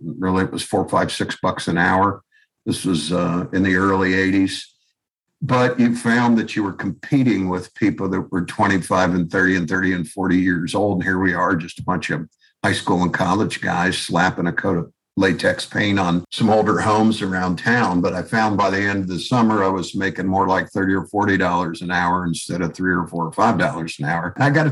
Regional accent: Cincinnati, Ohio, United States; I grew up in Cincinnati, family of six.

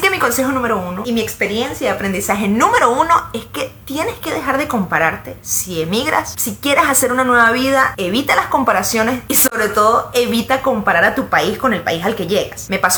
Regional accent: Venezuela; lo que realmente hemos vivido muchos venezolanos es un exilio.

